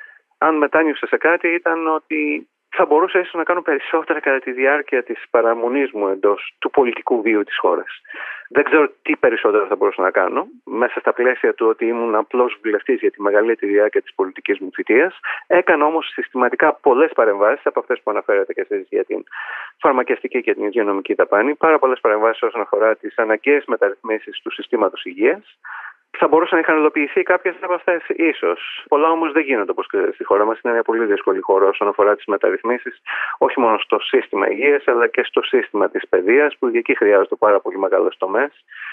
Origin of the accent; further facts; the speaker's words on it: Greece; Αισθάνομαι ότι εμείς οφείλουμε πάντα στην πατρίδα μας, γιατί μας έδωσε τα εργαλεία και τις βάσεις για να πετύχουμε στο εξωτερικό.